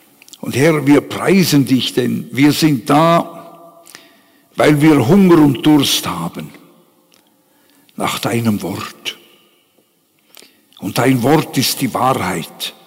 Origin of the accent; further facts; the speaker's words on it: Bern, Switzerland; ich bin ein Berner